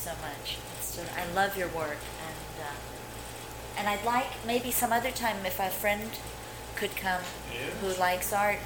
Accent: Texas, United States; I'm from Texas. Yeah. So I met the Lubavitcher rabbi in San Antonio.

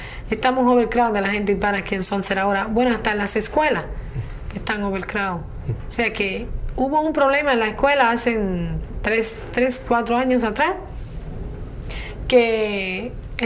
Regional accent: Guaynabo, Puerto Rico; now in New York, United States; yo vengo de Guaynabo, mi pueblo de Guaynabo

